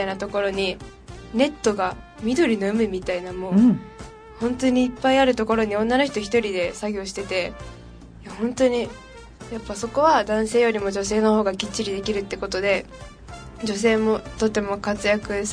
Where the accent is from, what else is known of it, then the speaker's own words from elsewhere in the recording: Shimada, Shizuoka, Japan; 小さい時からずっと島田に住んでるんですけど、なんか本当島田ってなんか何もないなと思ったんですけど